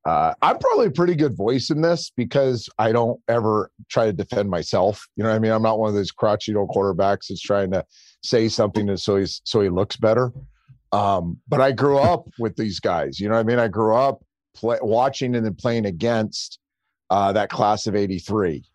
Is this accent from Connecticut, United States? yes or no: no; California, United States; I grew up in the Bay Area, so we were all kind of Joe fans.